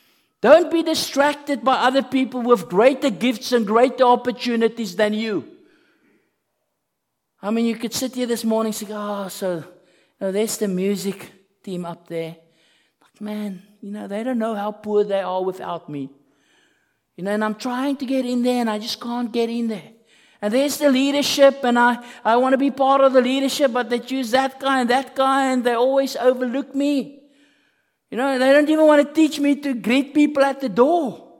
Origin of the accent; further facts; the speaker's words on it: South Africa; I remember when I was in America, when I studied there, and I always had the sense that as a South African, you're a little bit of an outcast.